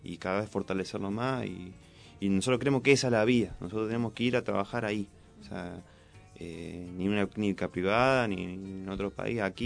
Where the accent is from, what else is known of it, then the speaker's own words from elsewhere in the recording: Argentina; now in Cuba; nosotros como argentinos estudiando en Cuba, ¿no?